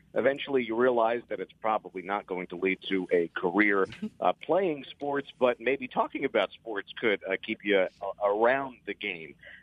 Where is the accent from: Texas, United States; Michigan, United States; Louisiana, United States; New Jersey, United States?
New Jersey, United States; Nutley; also born or lived in Ridgewood; growing up in Jersey, I grew up in a town called Nutley, New Jersey, and a family moved up to Ridgewood. I was in eighth grade, I think, when we ended up in Ridgewood.